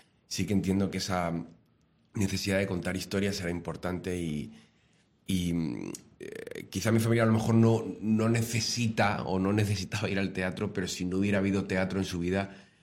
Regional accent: Cáceres, Extremadura, Spain; yo soy de Cáceres, nací allí

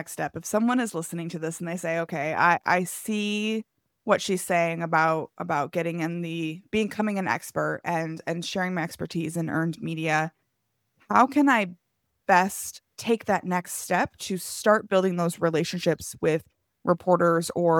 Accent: Iowa, United States; I'm from Iowa, so like there's only so much reporters are paying attention to us.

